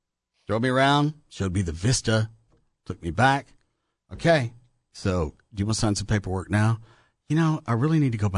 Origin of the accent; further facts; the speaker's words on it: Dallas, Texas, United States; I was born here. I'm a Texan. There's a pride that goes along with it.